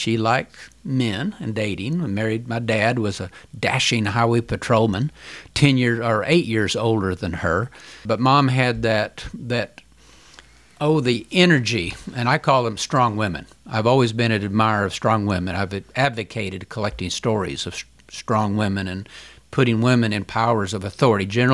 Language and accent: English; Oklahoma City, Oklahoma, United States; born there; I was born here in Oklahoma City.